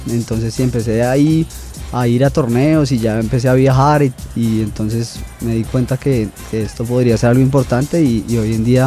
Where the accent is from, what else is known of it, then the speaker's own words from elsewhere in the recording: Bogotá, Colombia; tengo 24 años, soy de Bogotá, vivo con mi familia